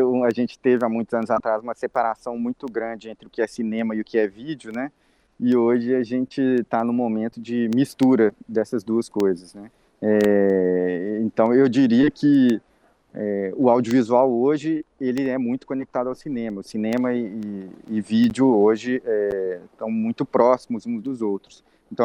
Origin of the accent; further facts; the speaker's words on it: Minas Gerais, Brazil; A mineração é uma questão extremamente presente na nossa vida como mineiros, né?